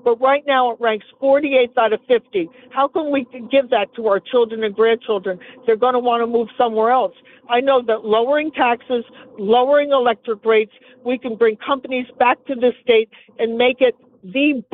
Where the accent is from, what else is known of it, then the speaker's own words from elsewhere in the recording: Milford, Connecticut, United States; also born or lived in Westport; Well, because I grew up in Connecticut, in Milford and in Westport.